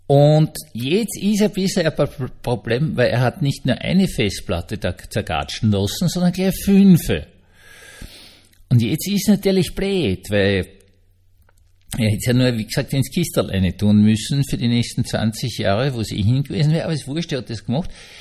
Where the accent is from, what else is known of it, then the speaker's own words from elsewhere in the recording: Austria; Wir als Österreicher müssen schon langsam sagen, sie sind alle so dumm und sie sind unsere Ch